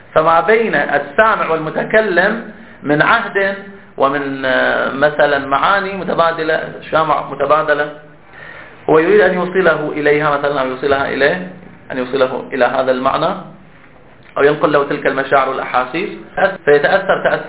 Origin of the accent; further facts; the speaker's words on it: Bahrain; احنا عندنا في البحرين، هذه يعني لما كنا في الابتدائي، يمكن الان طوروا المناهج